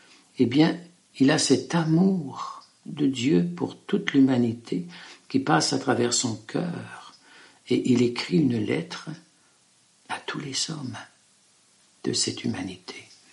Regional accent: Quebec, Canada; alors on lui dit qu'on vient du Canada, précisément du Québec.

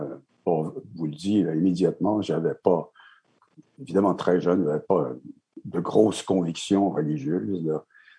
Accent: Montreal, Quebec, Canada; C'est Notre-Dame-de-Grâce. Écoutez, c'est Snowdon qui est une partie, la partie pauvre de Notre-Dame-de-Grâce.

